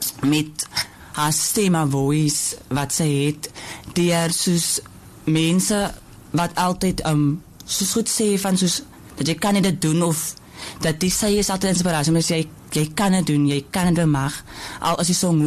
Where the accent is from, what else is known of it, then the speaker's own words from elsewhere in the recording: Wellington, Western Cape, South Africa; born there; Ek is oorspronkelijk gebore in Wellington.